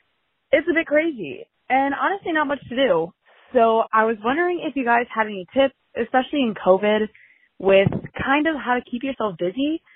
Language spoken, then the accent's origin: English; Ohio, United States; now in Washington, D.C., United States; I'm from Ohio, but I'm currently living in Washington, D.C. right now for the semester.